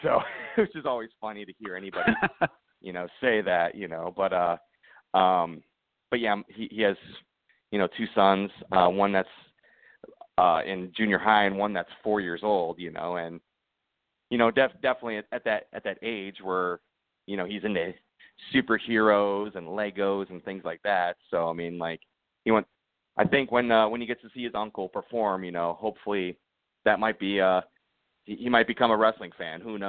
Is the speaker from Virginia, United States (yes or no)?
no; Toledo, Ohio, United States; I grew up in the Toledo area, so less than an hour north is the Detroit